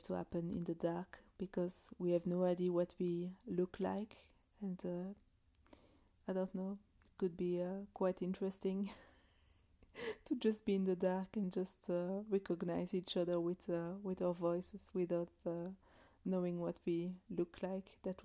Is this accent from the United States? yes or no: no; Australia; I am an Australian and we sometimes do stupid things and elect stupid leaders.